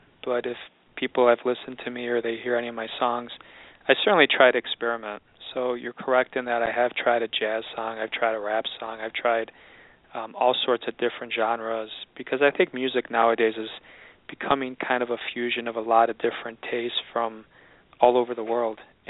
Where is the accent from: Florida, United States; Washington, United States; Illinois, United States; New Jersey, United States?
Illinois, United States; Chicago; I've been actually born and raised in Chicago, so I'm from the Chicago area.